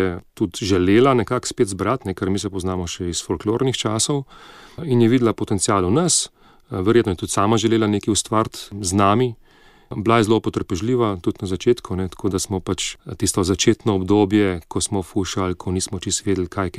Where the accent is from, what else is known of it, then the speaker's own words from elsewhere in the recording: Ljubljana, Central Slovenia, Slovenia; also born or lived in Jesenice; zdaj sicer rojen sem na Jesenicah, ampak že odskos živim v Ljubljani, od osnovne šole, mislim, in potem naprej gimnazija pa fakulteta.